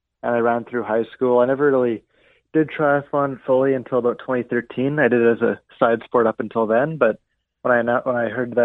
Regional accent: Canada; obviously being Canadian

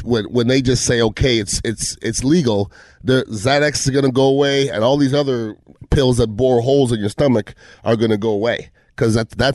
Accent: Montreal, Quebec, Canada; I'm from Montreal and there's a lot of weed going on there too.

